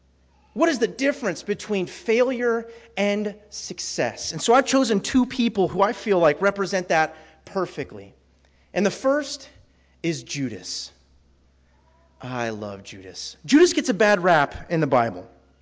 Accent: California, United States; I'm thinking, I was raised in Northern California.

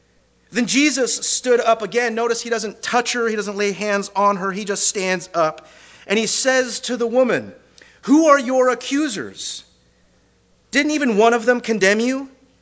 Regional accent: Grass Valley, California, United States; I grew up in Northern California. Everything is built on angles. Everything is built on 45-degree angles, all right? It's Grass Valley.

